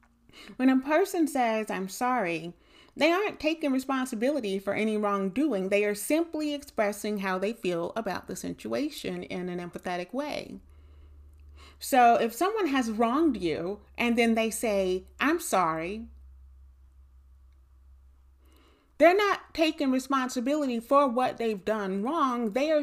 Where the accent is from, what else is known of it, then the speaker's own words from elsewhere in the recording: Southern United States, United States; And I'm a Southerner, so good Lord, it's just something we do.